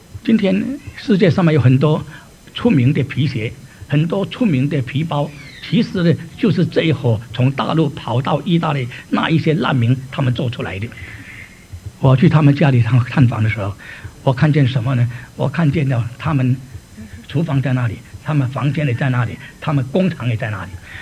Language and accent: Chinese; Singapore; 那么我是新加坡人，新加坡人很土了，